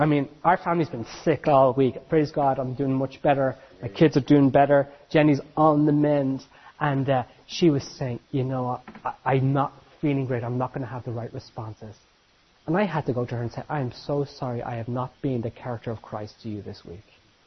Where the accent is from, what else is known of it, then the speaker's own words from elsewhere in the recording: Ireland; Irish people are allowed to do this. Nobody else can stand up and say this. I'm Irish, I can say it, right?